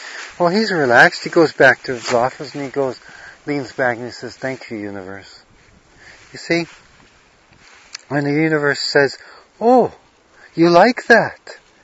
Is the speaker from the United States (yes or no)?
no; Canada; I come from Canada and I go down there and I see these bricks